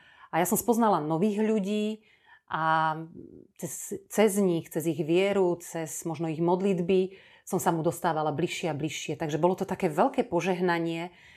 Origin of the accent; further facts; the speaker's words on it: Dechtice, Trnava Region, Slovakia; ako náhle som povedala, že som z Dechtíc